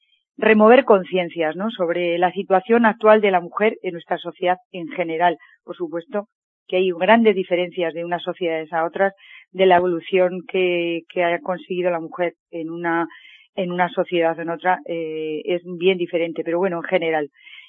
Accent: Navarre, Spain; estamos en Navarra. Y hasta que no se declare aquí la independencia, pues de momento soy navarra.

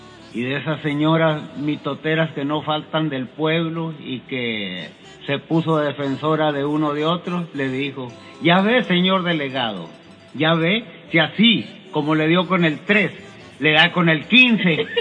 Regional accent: Hornos, Sonora, Mexico; allá en mi pueblo, Hornos, un pueblito para acá, para el lado de la Sierra de Sonora

